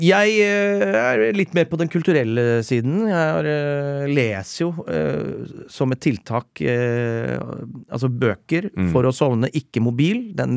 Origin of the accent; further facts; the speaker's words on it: Rakkestad, Østfold, Norway; da jeg vokste opp i Rakstad, Indre Østfold